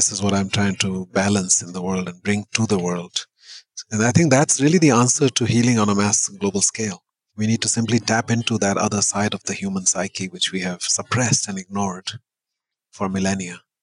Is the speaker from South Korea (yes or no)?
no; India; when I was a child growing up in India, not only within a caste system, but born into the most warrior-like caste, the warrior caste, which is one of the five castes in India.